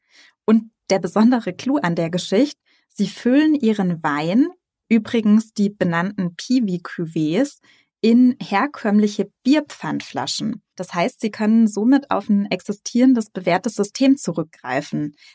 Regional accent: Bavaria, Germany; Ich bin im Herzen von Oberbayern groß geworden, in der schönen Hallertau, also dem größten zusammenhängenden Hopfenanbaugebiet der Welt.

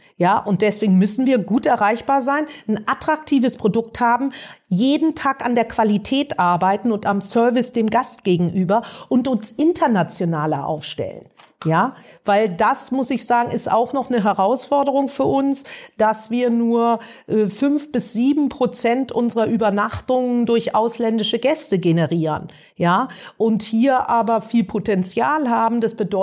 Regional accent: Berlin, Germany; also born or lived in Lüneburg / Heidelberg / Bad Godesberg / Wiesbaden; Wow, also geboren bin ich in Lüneburg, aufgewachsen in Heidelberg, Bad Godesberg, Berlin und Wiesbaden.

